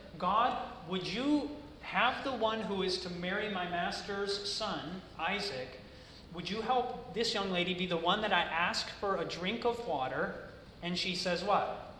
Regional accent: United States; And you know, my mindset growing up in America, and, you know, not of our faith at all, you know, to me, that was so far beyond my recognition.

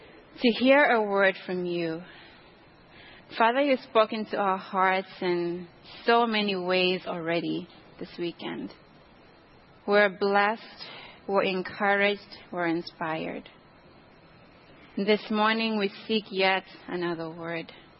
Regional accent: Eswatini; Growing up in Swaziland

